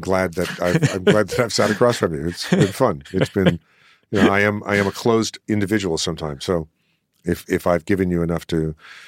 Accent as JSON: {"language": "English", "town": "New Orleans", "region": "Louisiana", "country": "United States", "tie": "born or raised there", "said": "I had never worked in my hometown. I'd never been offered money to go to New Orleans and do anything."}